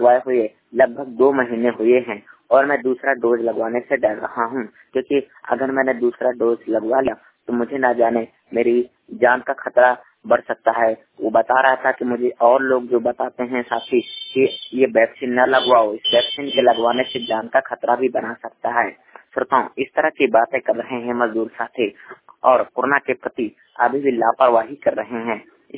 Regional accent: Banda, Uttar Pradesh, India; जिला बांदा प्रदेश से।

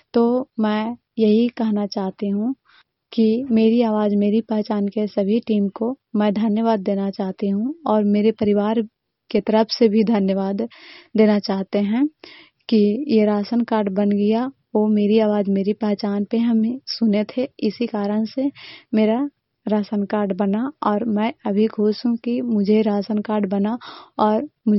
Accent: Dharampur, Bihar, India; मैं चंडी ब्लॉक के माधोपुर पंचायत के धरमपुर गांव की रहने वाली हूँ।

